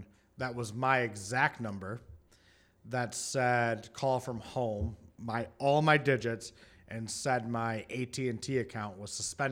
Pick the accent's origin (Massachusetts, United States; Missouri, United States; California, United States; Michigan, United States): Michigan, United States; I'm from Michigan.